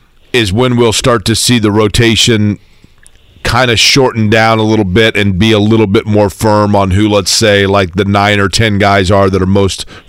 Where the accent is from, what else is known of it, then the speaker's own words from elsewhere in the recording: Peru, Indiana, United States; I thought the best thing about growing up in Peru is that once you're grown up, you can leave, right?